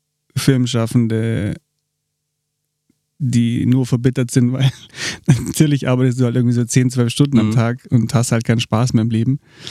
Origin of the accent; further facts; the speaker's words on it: Stuttgart, Baden-Württemberg, Germany; now in Munich, Germany; Ein waschechter Schwabe aus Stuttgart.